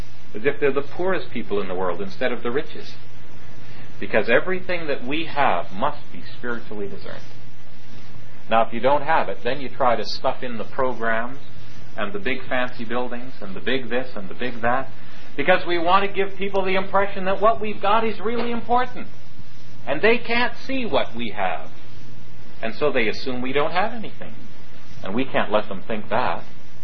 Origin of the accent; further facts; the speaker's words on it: Canada; It's like, what's a Canadian? Well, we're not Americans. Well, what are you? Well, we're not British. Well, we're not French.